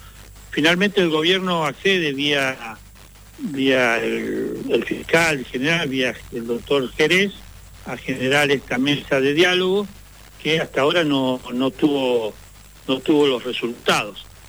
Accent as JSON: {"language": "Spanish", "town": "San Martín de los Andes", "region": "Neuquén", "country": "Argentina", "said": "yo soy de San Martín de los Andes"}